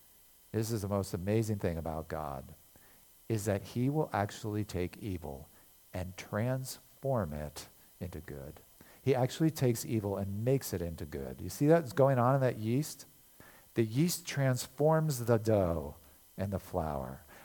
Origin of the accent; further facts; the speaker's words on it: Lancaster County, Pennsylvania, United States; But this just where I live in my hometown, Lancaster County, in the nickel mines.